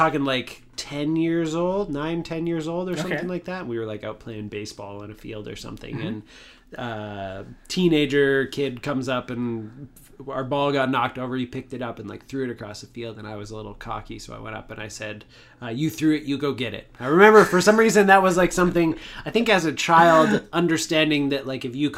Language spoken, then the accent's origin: English; Canada; I'm just like way too Canadian.